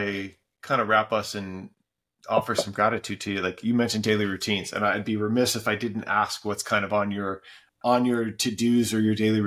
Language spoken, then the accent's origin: English; Cleveland, Ohio, United States; I mean, I'm from Cleveland originally.